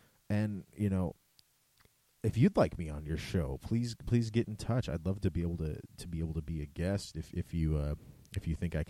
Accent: Eagle Butte, South Dakota, United States; However, I come from Eagle Butte, South Dakota. I come from a very, very small town where there is a lot of musicians.

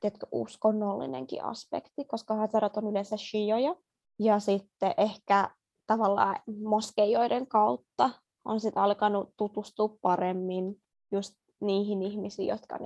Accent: Afghanistan; now in Finland; Mä oon siis tosiaan kotoisin Afganistanista ja mä sanoisin, että koska Afganistan on kuitenkin tämmöinen heimoyhteiskunta, niin vaikka mä kuulun tähän Suomen afganistanilaiseen yhteisöön

